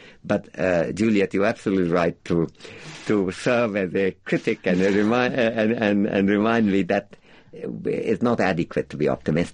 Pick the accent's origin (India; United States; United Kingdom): India; for example, as an Indian, I'm quite proud of India's secular history.